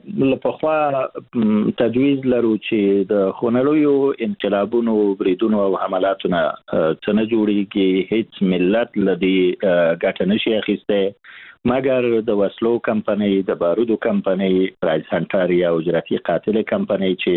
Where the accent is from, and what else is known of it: Afghanistan